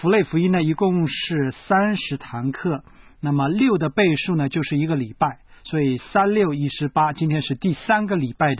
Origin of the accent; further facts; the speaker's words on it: China; 那是不是我们中国人就不用看马太福音了？